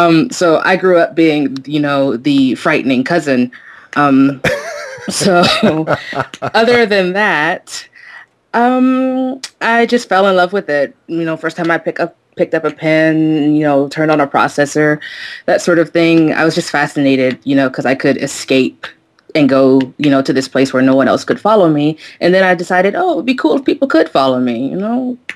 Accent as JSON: {"language": "English", "region": "Kansas", "country": "United States", "said": "Well, I'm from Kansas, so I've heard just about every Wizard of Oz joke there is known to man."}